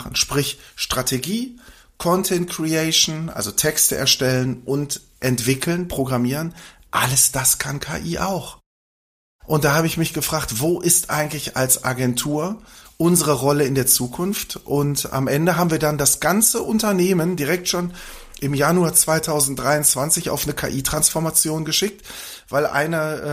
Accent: North Rhine-Westphalia, Germany; accent: Ruhr; ich bin 53 Jahre alt, ich bin ein Kind des Ruhrgebiets, wie der ein oder andere wahrscheinlich auch hören kann.

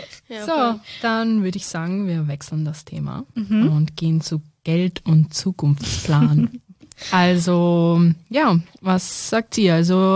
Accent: Switzerland; Ja, und das heißt bei uns in der Schweiz E-Velo.

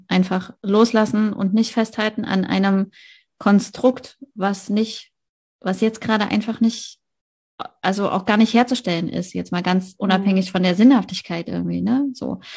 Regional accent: East Germany, Germany; Ich komme ja aus dem Osten, ich darf das sagen.

